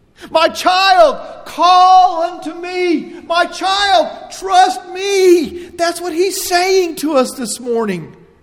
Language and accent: English; United States; I'm an American because of the sacrifices that men and women have made. Matter of fact, I was born in America.